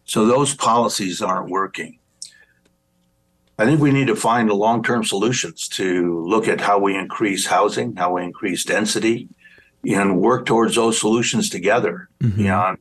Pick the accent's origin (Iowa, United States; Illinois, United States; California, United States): California, United States; Los Angeles; I grew up in Los Angeles. I grew up in tenement houses in the 50s